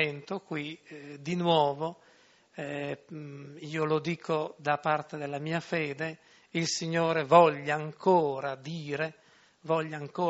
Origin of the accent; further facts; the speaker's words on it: Martignacco, Friuli-Venezia Giulia, Italy; sono friulano anch'io e quindi mi permetto di salutarvi con questo bel saluto se sono originario di Martignacco.